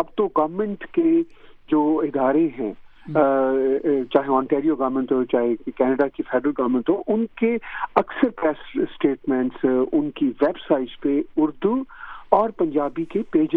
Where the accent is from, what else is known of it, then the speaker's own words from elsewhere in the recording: Pakistan; now in Canada; ہم نے پاکستان میں پلا بڑا تو اردو سیکھی, اردو میں کتابیں لکھی, پنجابی میں بھی لکھی ہیں میں نے